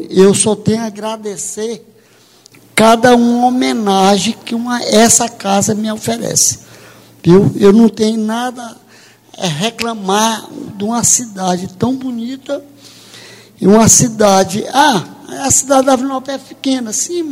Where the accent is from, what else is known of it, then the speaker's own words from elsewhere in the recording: Imperatriz, Maranhão, Brazil; born there; eu nasci em Imperatriz, sou sargento reformado, transferido para a Ceilândia